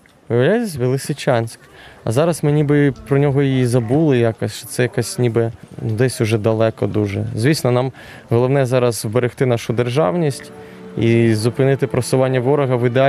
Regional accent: Kyiv, Ukraine; а я як киянин, я на посерединці десь

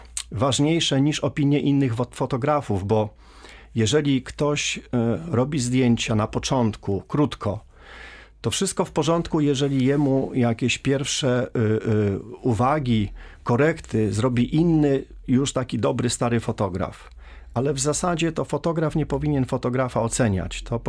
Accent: Rzeszów, Subcarpathian Voivodeship, Poland; born there; urodziłem się na Staromieściu praktycznie, więc 62 lata temu, więc Rzeszów.

